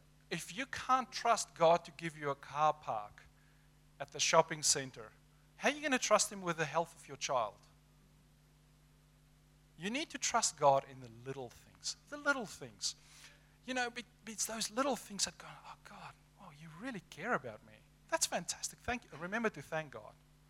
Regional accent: South Africa; I'm from South Africa. I grew up on a farm.

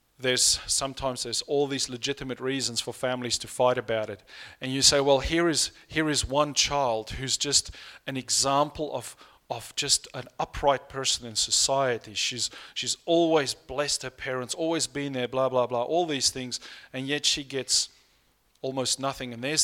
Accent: South Africa; first language Afrikaans; English is a second language; And I understand it's not difficult for me because Afrikaans is very much like that, which is my first language.

